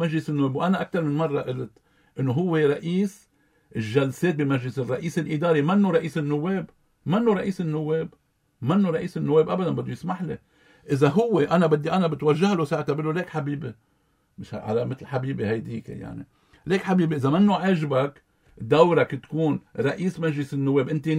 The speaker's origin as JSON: {"language": "Arabic", "country": "Lebanon", "said": "نحن كلبنانيين خاضعين للدولة حتى لو أخطأت"}